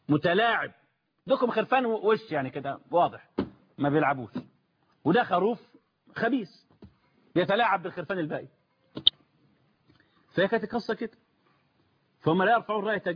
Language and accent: Arabic; Egypt; ده عندنا في مصر في معاهدة كامب ديفيد المشؤومة دي ممنوع حد من الجنود يدخل سيناء إلا بعدد معين